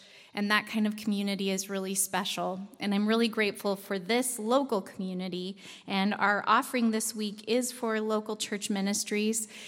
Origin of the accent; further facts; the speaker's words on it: Utah, United States; Last week I was at my church that I grew up in Utah